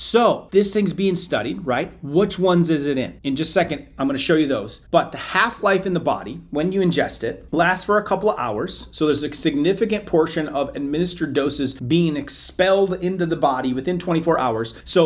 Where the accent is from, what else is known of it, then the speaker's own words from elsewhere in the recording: Iowa, United States; No offense to the farmers out there. I grew up in Iowa, I get it.